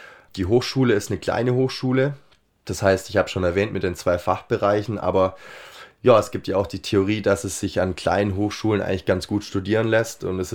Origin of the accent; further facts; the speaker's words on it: Ulm, Baden-Württemberg, Germany; Ich komme nicht aus Dessau, komme aus Ulm eigentlich.